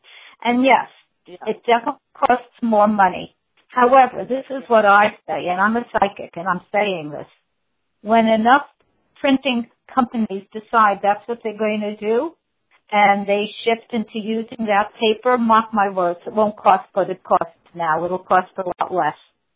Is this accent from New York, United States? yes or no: yes; New York City, New York, United States; I'm from New York. That's a big park.